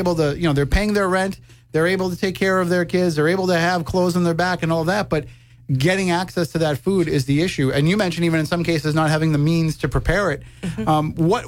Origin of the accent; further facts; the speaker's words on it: Wareham, Massachusetts, United States; there were times when I was younger that, you know, our meals came from Damien. So growing up in Wareham.